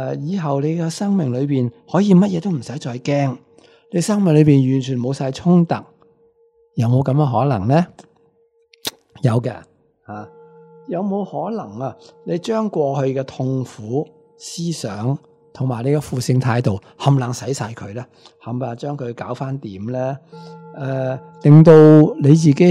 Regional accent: Hong Kong; 咁我哋香港人就最讲实际㗎啦。

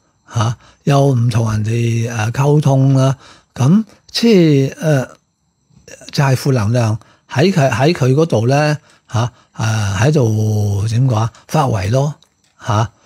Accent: China; 中國人咧，我係東方人咧，就距離咁遠嚇

